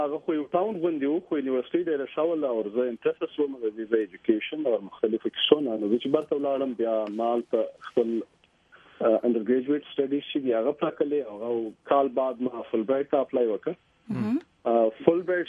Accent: Pishin, Balochistan, Pakistan; اور زه د بلوچستان یم بلوچستان کی ڈسٹرکٹ پشنن یم

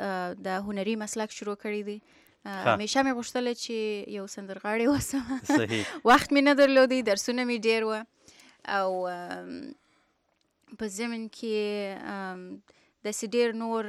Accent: Kandahar, Afghanistan; also born or lived in Kabul; now in United States; زه په اصلا د افغانستان یم، د کندهار په سر کې زیږیدلې یم او کندهار کې یو څو کاله په کندهار کې وم. هلته مې مکتب ویلی دی، بیا کابل کې مې مکتب خلاص کړی دی او په 2007 کې رالم یونایټډ سټیټس ته

